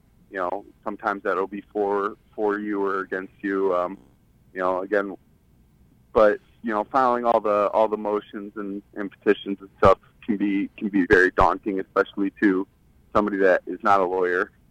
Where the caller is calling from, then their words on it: Kansas City, Missouri, United States; I'm calling from Kansas City, Missouri.